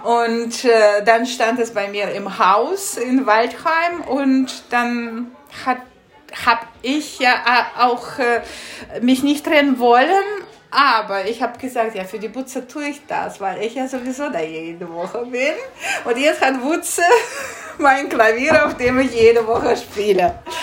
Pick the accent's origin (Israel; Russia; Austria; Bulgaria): Russia; Moscow; German is a second language; now in Hanover, Germany; in Hannover und bin schon seit mehreren Jahren hier in Hannover tätig. Ursprünglich komme ich aus Moskau. Ich bin dort seit meinem fünften Lebensjahr mit Musik beschäftigt.